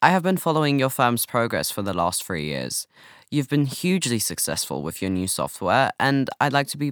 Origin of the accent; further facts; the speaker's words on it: Dundalk, Leinster, Ireland; I was born and raised in Dundalk, Ireland.